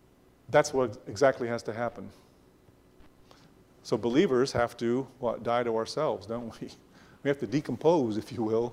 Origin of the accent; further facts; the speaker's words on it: Indiana, United States; We came, Martha and I came from Indiana, and they had a place there, it was called Indiana Beach.